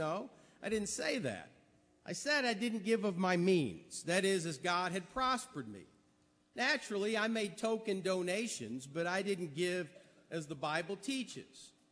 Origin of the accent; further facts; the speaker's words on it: Millport, Alabama, United States; Brother Gus Nichols was our preacher when I was just a child in Millport, Alabama.